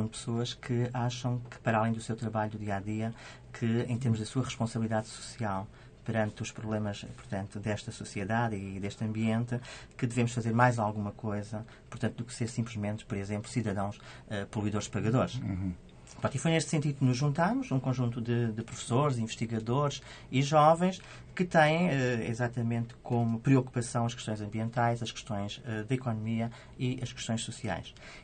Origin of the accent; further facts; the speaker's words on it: Elvas, Alentejo, Portugal; Eu é que sou de Elvas, é a minha naturalidade